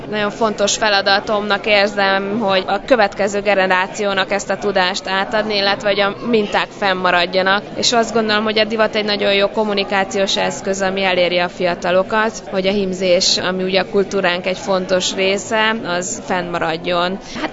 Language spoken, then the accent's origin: Hungarian; Tótkomlós, Békés, Hungary; kiskoromtól kezdve ebben a légkörben nőttem fel, és Todkomlóson, ami egy szlovák nemzetiségű város, ahol a hagyományoknak a mai napig nagyon fontos szerepe